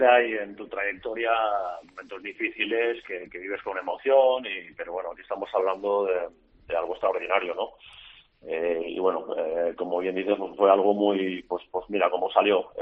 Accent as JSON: {"language": "Spanish", "town": "Massanassa", "region": "Valencian Community", "country": "Spain", "tie": "born or raised there", "said": "Pero esos lazos con Osasuna y Masanasa, mi pueblo, pues yo creo que van a estar para toda la vida, ¿no?"}